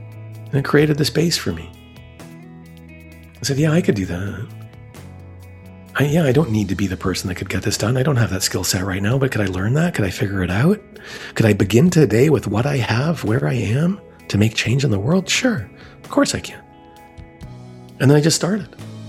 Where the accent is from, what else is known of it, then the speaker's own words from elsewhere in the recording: Vancouver, British Columbia, Canada; from Vancouver.